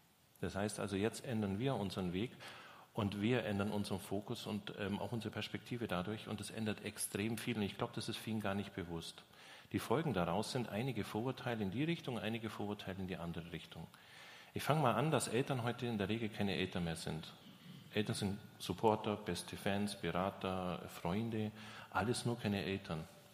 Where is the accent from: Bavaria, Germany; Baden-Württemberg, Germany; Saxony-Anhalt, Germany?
Bavaria, Germany; Augsburg; Genau, ich komme nämlich aus Augsburg.